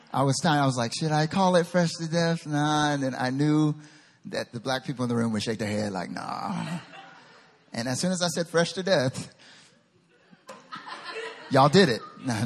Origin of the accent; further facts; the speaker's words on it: North Carolina, United States; I'm from North Carolina. Come on and raise up. And if you don't know, I'm from North Carolina.